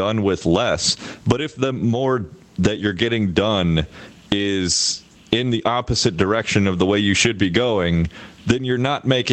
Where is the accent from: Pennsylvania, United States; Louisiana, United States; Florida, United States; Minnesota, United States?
Florida, United States; Which, lighten things up and talk about my home state.